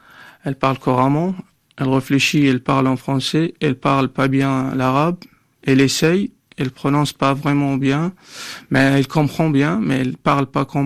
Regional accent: Iraq; French is a second language; Parce que notre deuxième langue en Irak, c'est l'anglais.

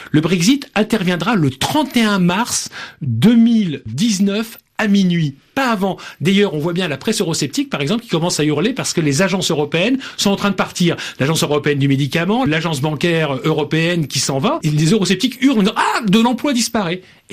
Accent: Grand Est, France; Moi, je suis lorrain

